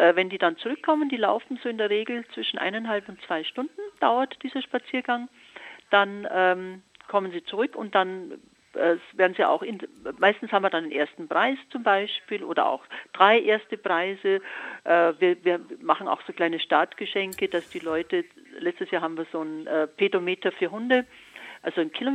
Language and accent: German; Munich, Bavaria, Germany; ich bin Münchnerin.